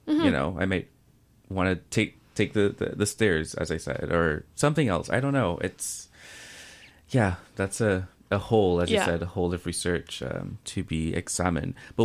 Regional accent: Barbados; moved away; I am terrified of skating because I'm from Barbados.

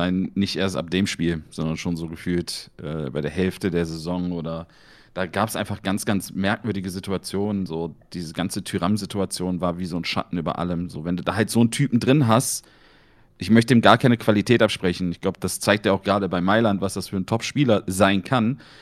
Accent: Mönchengladbach, North Rhine-Westphalia, Germany; Bin geboren in Gladbach, also ich bin gebürtiger Gladbacher, bin 34 Jahre, also schon kurz vor der Rente

